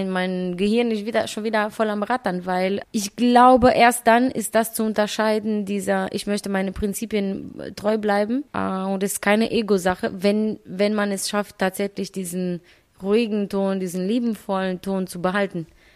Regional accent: Romania; now in Paderborn, Germany; Ich sage nicht aus Paderborn, ich sage immer aus Rumänien. Und dann hat mir jemand gesagt, nee, in Deutschland. Ich so, ach so, ich so in Paderborn. Aber mich stört das auch gar nicht, wenn mich jemand fragt aus Rumänien.

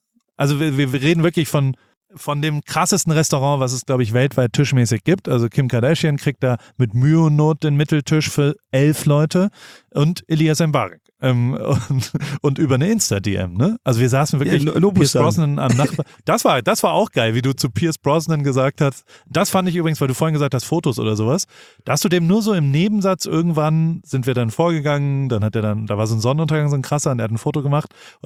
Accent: Heidelberg, Baden-Württemberg, Germany; einmal Heidelberg zeigen. Wir waren noch nie zusammen in Heidelberg.

